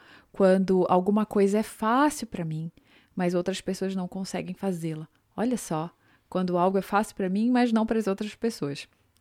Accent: Belém, Pará, Brazil; E no meu ano ainda passaram duas mulheres de Belém, lá da minha cidade

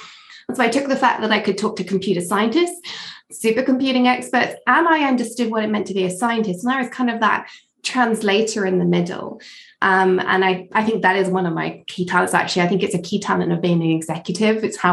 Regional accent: England, United Kingdom; I went to university in Edinburgh, although I grew up in England. I'm Scottish, but I grew up in England. Went to university in Edinburgh.

